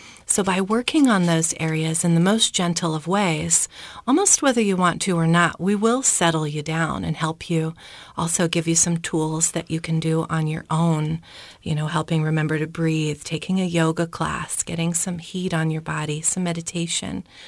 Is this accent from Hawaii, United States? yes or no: no; Florida, United States; I come from Florida, so your beautiful, white, crisp, shiny snow is completely different for me.